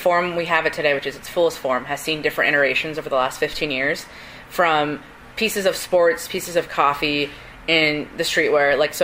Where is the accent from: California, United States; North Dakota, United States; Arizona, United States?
California, United States; now in Ohio, United States; as I am from California, and I wanted to bring that here